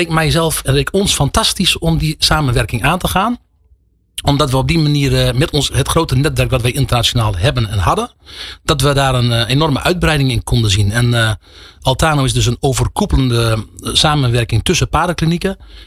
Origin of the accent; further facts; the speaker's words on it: Groningen, Netherlands; Opgegroeid in Oost-Groningen, studeren in Gent in België. Dat was al een cultuurshock.